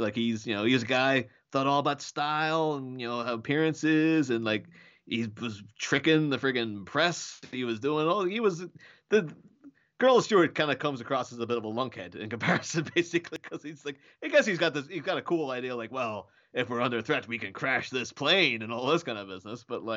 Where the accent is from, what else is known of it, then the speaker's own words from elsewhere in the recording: Ireland; I'm Irish. I have an Irish passport.